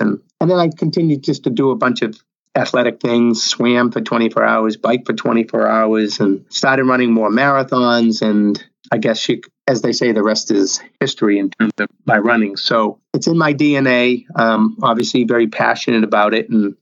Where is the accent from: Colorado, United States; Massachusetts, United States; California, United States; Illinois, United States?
Massachusetts, United States; Medford; from Medford, Oregon to my hometown of Medford, Mass.